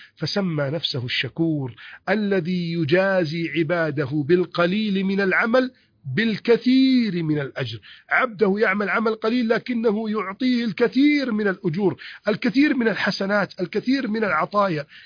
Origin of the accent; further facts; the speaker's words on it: Egypt; اللهم احفظ بلدنا مصر من كيد الكائدين